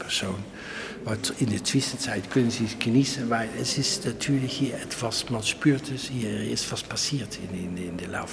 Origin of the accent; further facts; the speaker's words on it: Netherlands; German is a second language; now in Bavaria, Germany; Ich bin Holländer. Ich wohne schon 20 Jahre in Bayern, aber das Holländische ist geblieben.